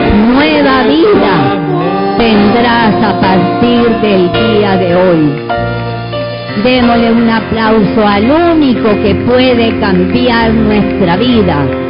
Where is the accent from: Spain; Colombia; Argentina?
Colombia; moved away; de nacionalidad colombiana, pero sé que un día nací en Colombia, pero ahora mi vida está en este bello y hermoso país.